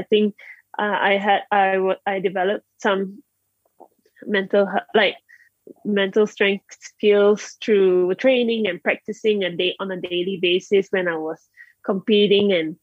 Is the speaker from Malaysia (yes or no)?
yes; Penang, Malaysia; One was in Penang for the 2013 World Championships, and I lost in my hometown in the semifinals